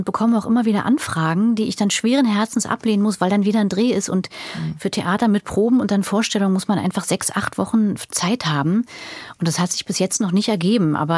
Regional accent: Berlin, Germany; ich bin ja in Berlin-Mitte aufgewachsen, an der Brückenstraße.

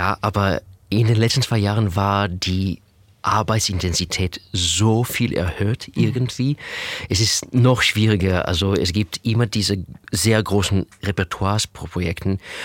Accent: Israel; German is a second language; now in Dresden, Germany; ich habe diese Kombination als Kind in Israel einmal gehört

